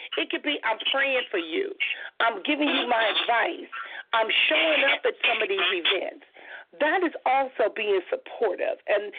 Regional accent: Compton, California, United States; I noticed that there was a family that I grew up with in Compton, which was called the Emanuels

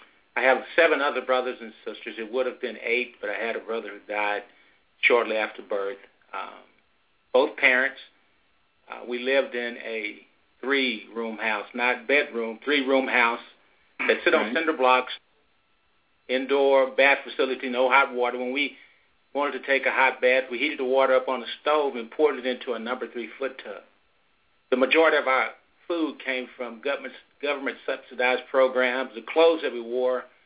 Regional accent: Texas, United States; Well, I grew up in West Texas, and after graduating from college, I moved back to West Texas

